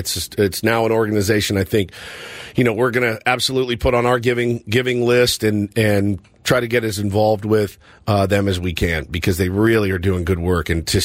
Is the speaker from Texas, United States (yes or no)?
yes; Dallas, Texas, United States; but I am from Dallas, and I was born and raised in Dallas